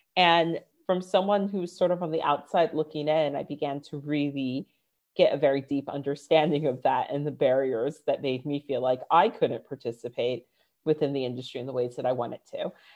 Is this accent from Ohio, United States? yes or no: no; Virginia, United States; I'm from Virginia. I'm from Northern Virginia, which is super affluent, but I grew up lower middle class.